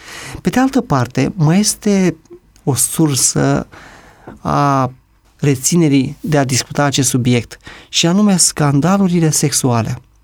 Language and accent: Romanian; Romania; să plecăm de la premisa că suntem români.